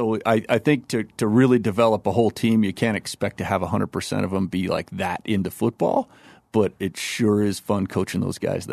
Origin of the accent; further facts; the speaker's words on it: Oakland, California, United States; And that's where I grew up in the Oakland area.